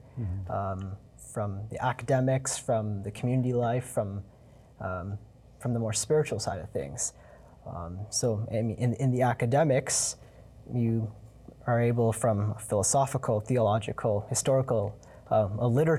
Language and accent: English; Cambridge, Ontario, Canada; Cambridge, Ontario. It's a town about an hour's drive west of Toronto.